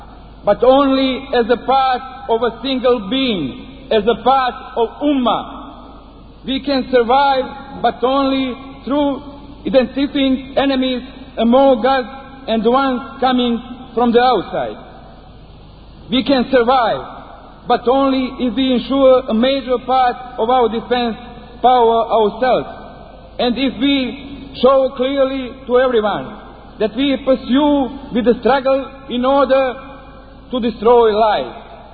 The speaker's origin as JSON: {"language": "English", "country": "Bosnia & Herzegovina", "said": "I come from Bosnia, where Muslims have continually lived for more than 1,000 years."}